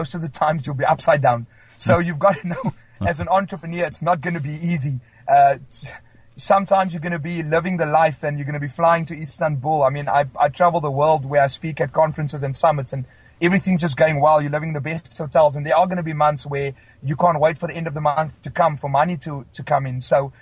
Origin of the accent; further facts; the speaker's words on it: Paarl, Western Cape, South Africa; Well, I went to school at Paul Boys. I grew up in Paul.